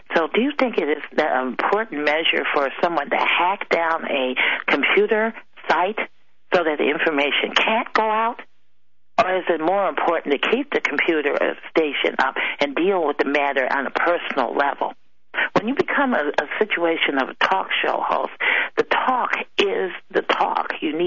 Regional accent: Chicago, Illinois, United States; Now, I would say they might even target Chicago, my hometown

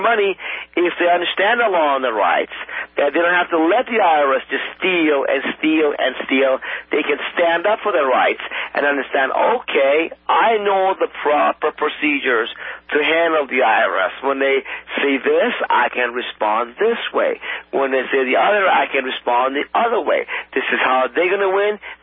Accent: Iran; although I'm from Iran

